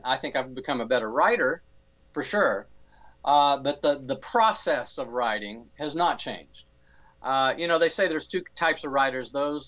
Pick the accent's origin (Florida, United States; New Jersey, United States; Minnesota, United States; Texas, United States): Texas, United States; Odessa; It's called Lamete, Texas, but it's really based on my hometown of Odessa, Texas.